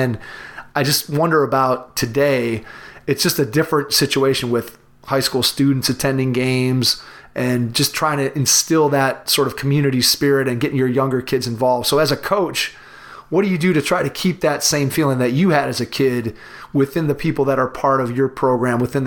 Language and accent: English; Strongsville, Ohio, United States; I felt growing up in Strongsville sort of the same way that you did.